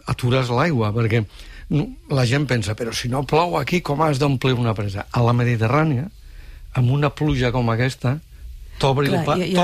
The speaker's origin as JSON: {"language": "Catalan", "town": "Morella", "region": "Valencian Community", "country": "Spain", "said": "jo soc de Morella dels Ports i allà tenim sequera."}